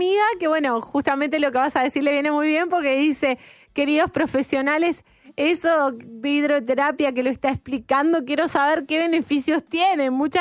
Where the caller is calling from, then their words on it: United States; de Estados Unidos.